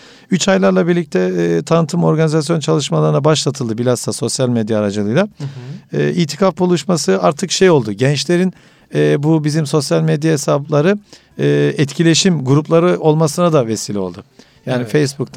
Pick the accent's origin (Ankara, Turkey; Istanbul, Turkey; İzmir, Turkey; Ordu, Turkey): Ordu, Turkey; Ünye; Mesela efendim ben Ünyeliyim. Mesela fındık topluyoruz biz.